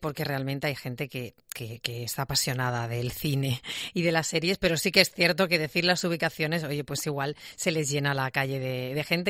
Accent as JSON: {"language": "Spanish", "town": "Seville", "region": "Andalusia", "country": "Spain", "said": "Somos muchos los sevillanos que pensamos que nuestra ciudad es una ciudad de cine por muchos motivos"}